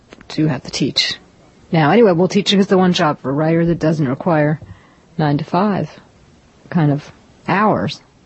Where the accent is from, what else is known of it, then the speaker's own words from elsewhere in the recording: Massachusetts, United States; But I would say more of the time I grew up in Massachusetts in the country, and I had a lot of animals.